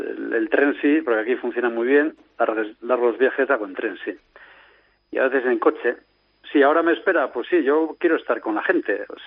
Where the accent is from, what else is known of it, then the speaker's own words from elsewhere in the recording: Bilbao, Basque Country, Spain; así de grandes somos los de Bilbao, incluso queremos a los vecinos.